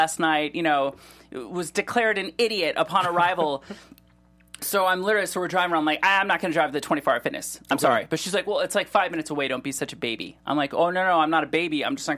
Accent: Cleveland, Ohio, United States; I'm a gentleman. I grew up in Cleveland.

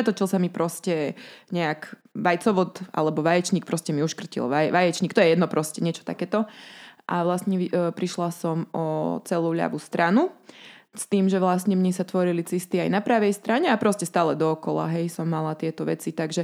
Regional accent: Poprad, Prešov Region, Slovakia; áno, ja som z Popradu originálne

